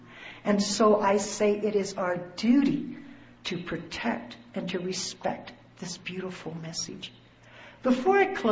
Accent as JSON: {"language": "English", "region": "Southwest", "country": "United States", "tie": "born or raised there", "said": "I stand here before you, a Hispanic female, born and raised in the Southwest."}